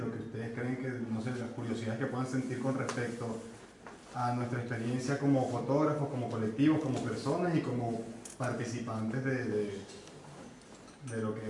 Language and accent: Spanish; Venezuela; soy de Venezuela